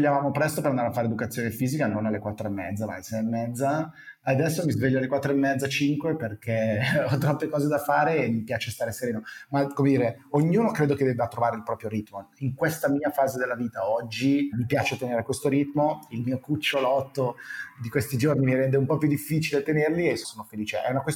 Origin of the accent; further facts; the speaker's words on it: Como, Lombardy, Italy; born there; io sono nato a Como, poi ho avuto una piccola fase itinerante perché il mio papà faceva un mestiere che ci portava a girare